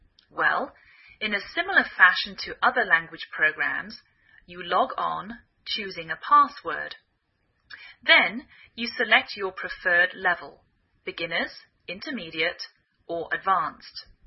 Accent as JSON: {"language": "English", "region": "England", "country": "United Kingdom", "lives_now": "United States"}